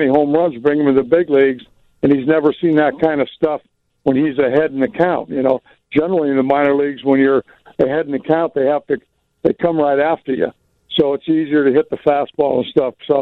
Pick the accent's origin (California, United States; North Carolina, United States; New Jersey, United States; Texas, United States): California, United States; my son's a Laker fan. I'm from California.